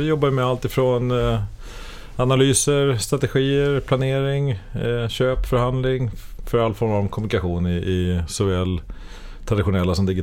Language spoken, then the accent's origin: Swedish; Nacka, Stockholm County, Sweden; Ja, jag är uppväxt i Nacka.